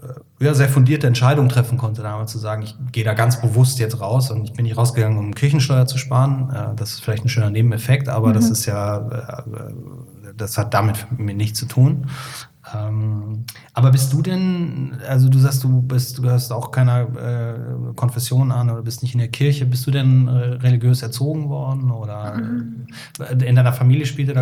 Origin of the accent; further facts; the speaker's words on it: Cologne, North Rhine-Westphalia, Germany; ich persönlich bin nicht katholisch aufgewachsen, aber ich komme ja aus dem Hellige Kölle, da ist ja jeder katholisch